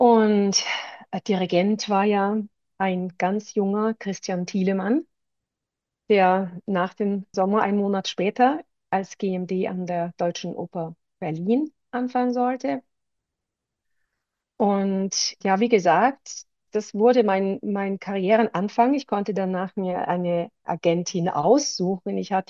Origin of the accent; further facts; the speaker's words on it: Denmark; Und das war mein erstes Engagement außerhalb Dänemark. Ich bin ja Dänin.